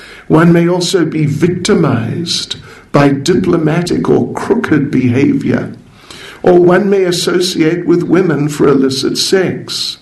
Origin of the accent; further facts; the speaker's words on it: South Africa; not exactly that I'm South African, but he didn't know that I was living in South Africa.